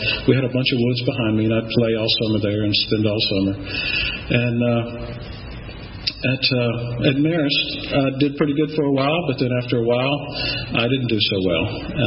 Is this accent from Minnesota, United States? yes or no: no; Atlanta, Georgia, United States; I grew up here in Atlanta. My family dates back to the 1840s here in Atlanta.